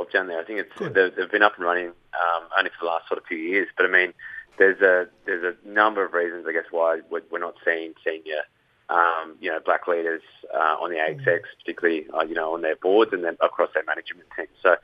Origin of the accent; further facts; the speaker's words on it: Kempsey, New South Wales, Australia; I'm a very proud Dungati man from Kempsey, New South Wales.